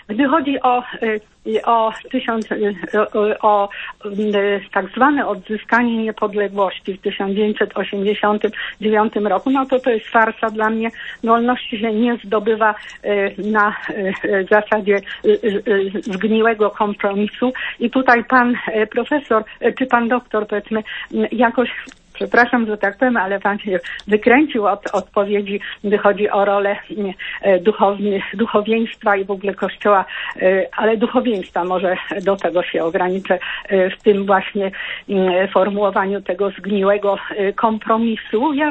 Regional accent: Poznań, Greater Poland Voivodeship, Poland; jako poznanianka i tu wielkopolanka

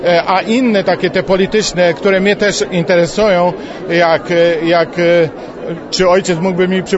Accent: Lower Silesian Voivodeship, Poland; z Jelcza, pochodzę z Dolnego Śląska.

